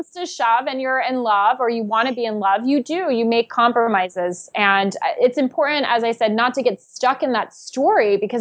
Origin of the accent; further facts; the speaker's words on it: New York, United States; Yes, I am a New Yorker.